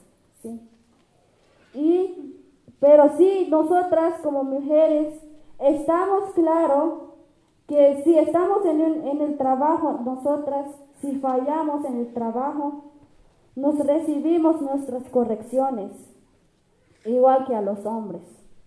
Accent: Chiapas, Mexico; vengo de Caracol 2 de Ubentic, zona Altos de Chiapas.

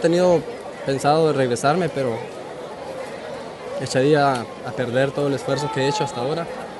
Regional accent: Ocotepeque, Honduras; moved away as an adult; Yo vengo de Honduras, de departamento de Ocotepeque

